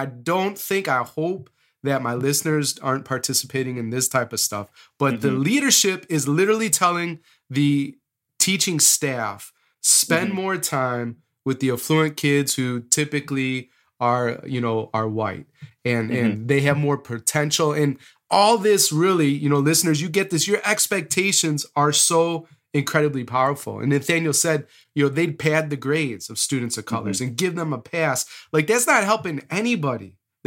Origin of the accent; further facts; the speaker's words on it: Palatine, Illinois, United States; I come from Palatine, Illinois, which is a northwest suburb of Chicago. And my parents participated in white flight.